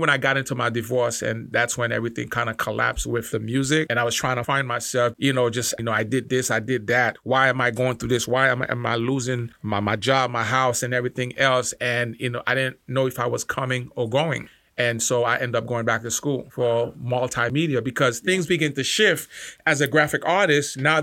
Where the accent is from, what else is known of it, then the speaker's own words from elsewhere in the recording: Haiti; Rap was the music that I listened to a lot when I came from Haiti.